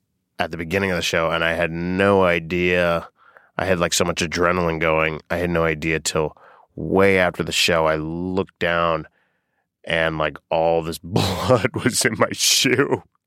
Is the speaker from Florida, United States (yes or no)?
yes; Boca Raton, Florida, United States; Boca Raton, Florida.